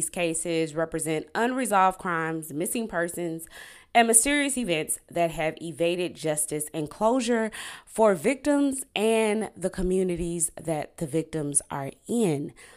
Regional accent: Griffin, Georgia, United States; It was normal to see that growing up in Griffin, Georgia.

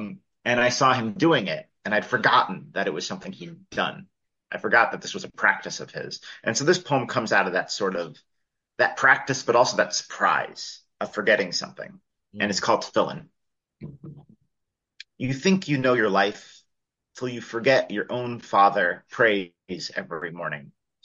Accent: Long Island, New York, United States; also born or lived in Queens; I was raised in Long Island, and then moved back to Queens, and was in Queens for about 16 years.

